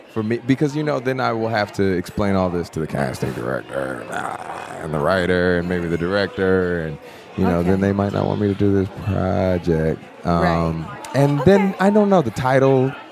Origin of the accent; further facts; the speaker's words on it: Sugar Land, Texas, United States; this morning they found 100 bodies in Sugar Land, Texas, my hometown, which was not a proud moment for me.